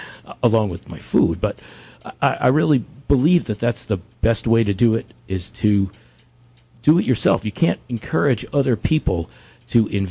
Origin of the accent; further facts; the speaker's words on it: New Jersey, United States; now in Nelson County, United States; spent most of my 41 years here in Virginia. I'm quite sure that everybody can recognize this isn't a Virginia accent. I was born and bred in New Jersey, but...